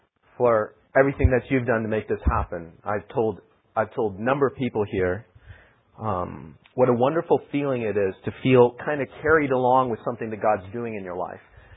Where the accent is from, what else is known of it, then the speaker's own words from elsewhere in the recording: North Africa, Morocco; also born or lived in Algeria; I'm a missionary kid. I grew up in North Africa. I spent the first 16 years of my life in the countries of Algeria and Morocco.